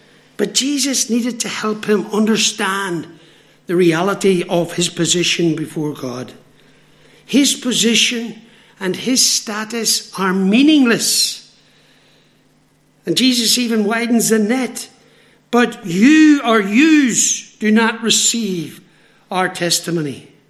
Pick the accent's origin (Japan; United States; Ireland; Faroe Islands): Ireland; Now, I'm an Irishman, so I struggle in the sense that we don't have any snakes, so we didn't grow up being worried about them or concerned about them.